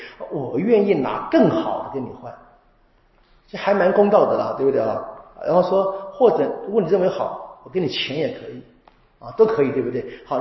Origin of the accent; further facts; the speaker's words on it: Taiwan; 我们台湾话叫暗爽